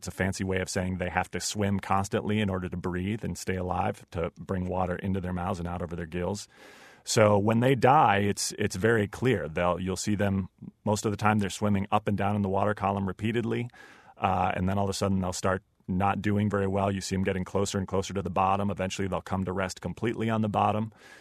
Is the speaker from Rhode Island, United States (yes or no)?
no; Michigan, United States; I grew up in Michigan, and the only thing I knew about sharks is what I had seen in Jaws.